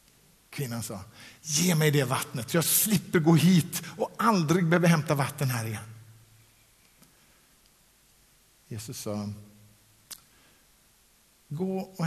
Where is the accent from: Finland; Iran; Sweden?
Sweden; Västra Götaland County; Jag är uppvuxen utanför Borås och kom med i EFS där i Borås